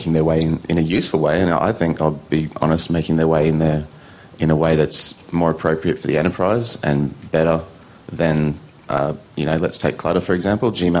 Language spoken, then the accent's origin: English; Australia; Look, I come from Australia.